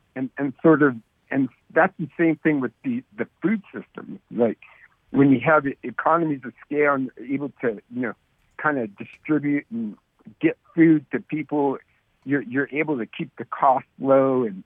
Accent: Seward, Alaska, United States; I grew up in Seward, Alaska

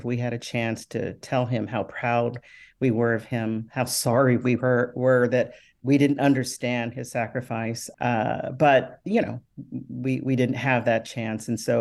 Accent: North Carolina, United States; born there; I was the only stateside baby. I was born in North Carolina, and my brother and two sisters were born in Japan.

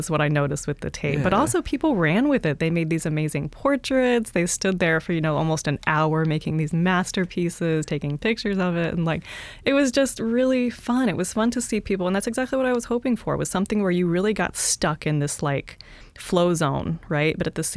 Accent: Midwest, United States; which was new to me growing up in the Midwest.

